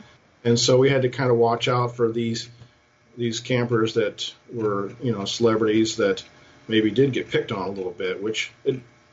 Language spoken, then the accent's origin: English; San Diego, California, United States; of course, I grew up in San Diego, California, mm-hmm. and we moved there in the mid-70s